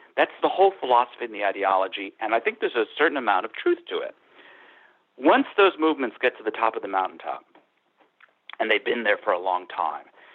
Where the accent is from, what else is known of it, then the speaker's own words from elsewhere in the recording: New York, United States; I grew up in New York State.